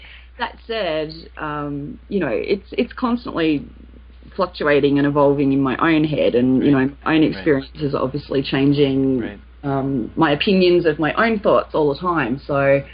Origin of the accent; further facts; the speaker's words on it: Australia; now in United States; being Australian and spending a lot of time talking to Americans in particular about sex, I just see some huge differences in the way that our cultures express themselves, and there's a lot of freedoms that we have in Australia that you guys just don't have here